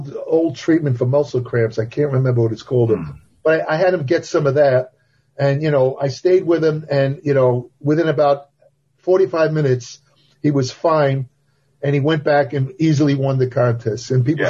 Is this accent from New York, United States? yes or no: yes; New York, United States; He was from Boston. I was from New York.